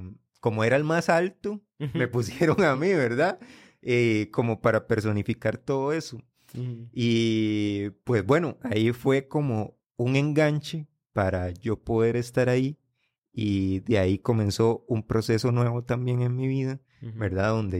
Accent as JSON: {"language": "Spanish", "region": "San José", "country": "Costa Rica", "tie": "born or raised there", "said": "Tal vez podría decirse una finca o un barrio bastante conflictivo acá en Costa Rica, a nivel de San José. Es donde hay búnkers, se vende droga, ¿verdad? Entonces yo también crecí durante, con todo ese ambiente, ¿verdad?"}